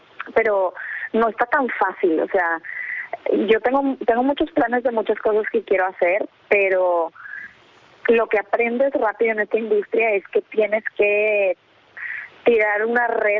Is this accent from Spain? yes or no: no; Mexico; tener uno de esos proyectos que tengo planeados en México que se concrete y poder hacer algo padre en mi país, que la verdad extraño que no he hecho algo en México desde hace muchos años